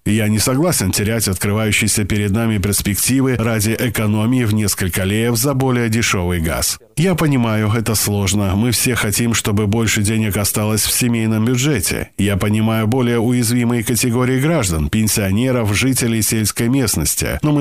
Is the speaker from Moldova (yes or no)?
yes; Criuleni, Criuleni District, Moldova; Совсем недавно в городе Криулень, откуда я родом, был открыт первый парк солнечных батарей